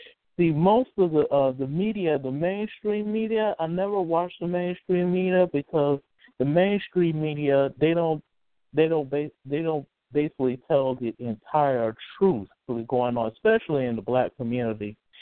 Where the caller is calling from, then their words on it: Montgomery, Alabama, United States; I'm calling from Montgomery, Alabama. How y'all doing this evening?